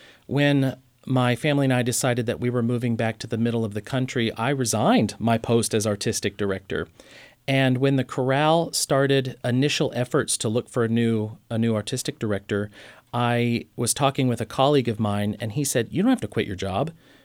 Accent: Missouri, United States; now in Oklahoma, United States; we are from the middle of the country. I'm from Southwest Missouri. My wife's from Kansas.

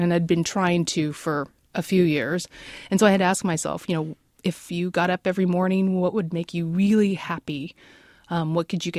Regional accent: Seattle, Washington, United States; You know, growing up in Seattle neighborhoods, you see stained glass all over the place

